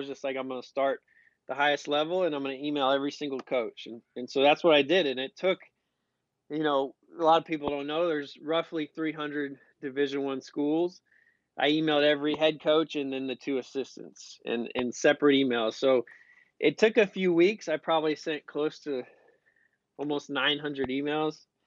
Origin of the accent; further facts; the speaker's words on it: Phoenix, Arizona, United States; So I grew up in Phoenix, Arizona, like you said.